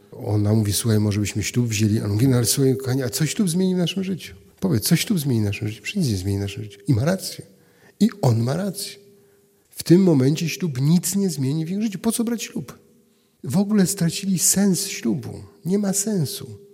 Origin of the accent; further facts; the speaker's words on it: Greater Poland Voivodeship, Poland; A ja jestem prostym chłopakiem z Wielkopolski